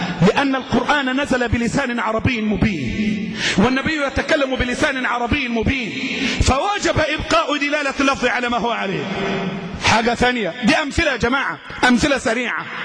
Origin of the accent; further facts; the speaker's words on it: Egypt; مثال ثالث عندنا في مصر بالذات والعراق والشام